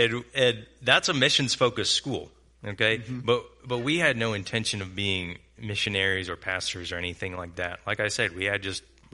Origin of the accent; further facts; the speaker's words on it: Georgia, United States; we grew up in Georgia, but we're Steelers fans.